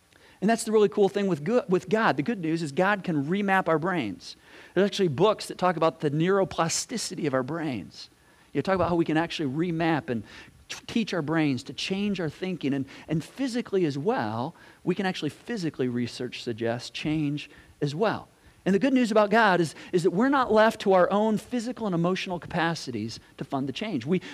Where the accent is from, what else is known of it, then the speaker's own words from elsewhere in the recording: Michigan, United States; I'm wholeheartedly a Hoosier, but I mean, I grew up in Michigan, so I kind of have a Michiganian like view of the weatherman.